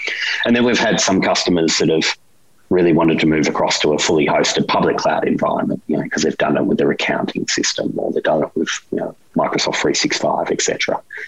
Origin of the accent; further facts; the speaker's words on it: Australia; as an Australian on the opposite side of the world